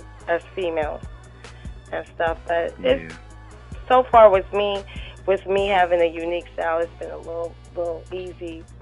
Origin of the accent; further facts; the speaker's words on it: Oakland, California, United States; now in Vallejo, United States; So I'm from Oakland, but I live in Vallejo.